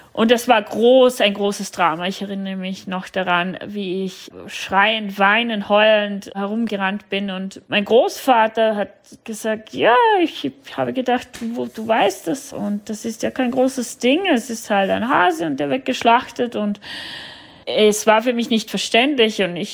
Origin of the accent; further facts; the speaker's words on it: Vorarlberg, Austria; now in Germany; ich bin 39 Jahre alt und bin aufgewachsen in Österreich, was man wahrscheinlich noch ein bisschen hört, in der Nähe vom Bodensee.